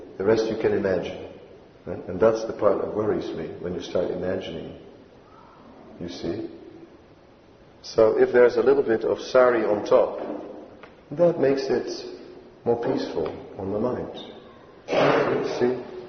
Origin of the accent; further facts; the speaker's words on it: Netherlands; I'm a liberal from Holland. Right? By nature, I'm a liberal from Holland.